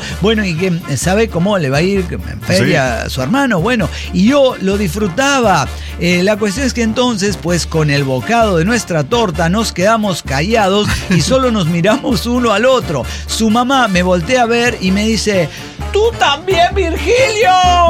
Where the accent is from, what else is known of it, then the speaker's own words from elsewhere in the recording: Villa Ángela, Chaco, Argentina; De Villa Ángela, estamos, de mi pueblo natal.